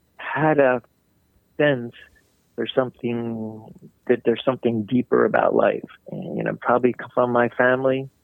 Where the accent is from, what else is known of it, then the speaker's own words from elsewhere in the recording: Philadelphia, Pennsylvania, United States; I'm the oldest of a family of six. I have one brother and four sisters. And I grew up in Philly. In our family, which was very much, honestly, an Irish Catholic family.